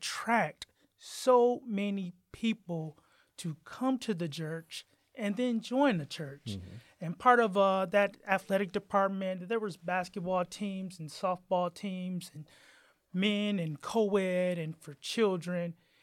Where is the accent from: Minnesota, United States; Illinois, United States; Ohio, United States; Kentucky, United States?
Ohio, United States; Toledo; also born or lived in Atlanta, Georgia; I was born and raised here in the Toledo area. I went to high school at St. Francis de Sales and then moved away from the area to pursue college and ended up getting married and lived in the South for a number of years in Atlanta